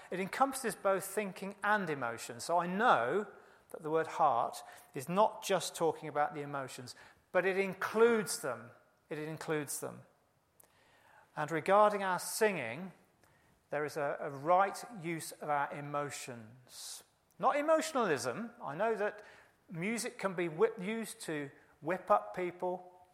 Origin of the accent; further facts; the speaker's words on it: United Kingdom; We shouldn't be frightened of our emotions. I know we're British, but, you know.